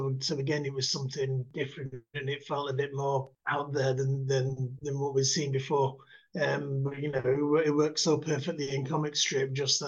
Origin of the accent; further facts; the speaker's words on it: Salford, North West England, United Kingdom; I'm from Salford near Manchester.